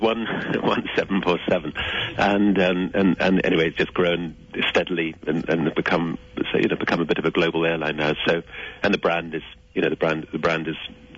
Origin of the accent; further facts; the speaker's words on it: England, United Kingdom; because I'm English, we haven't been able to get permission.